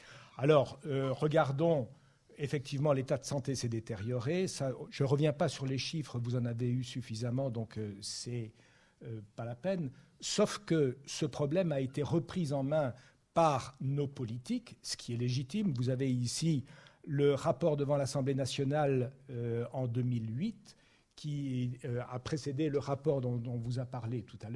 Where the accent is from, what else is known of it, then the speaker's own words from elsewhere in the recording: Grand Est, France; Et grosso modo, on va partir de l'Alsace. Je suis alsacien d'origine.